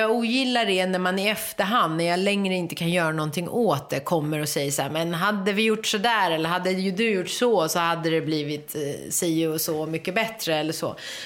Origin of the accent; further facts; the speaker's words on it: Akalla, Stockholm County, Sweden; Jag är ju född på 80-talet. Jag är uppvuxen i Akalla.